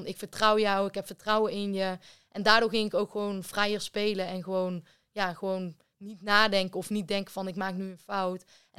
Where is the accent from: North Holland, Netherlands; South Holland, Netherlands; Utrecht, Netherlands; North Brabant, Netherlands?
North Brabant, Netherlands; Breda; Want ja, ik kom zelf uit Breda, het was net over de grens.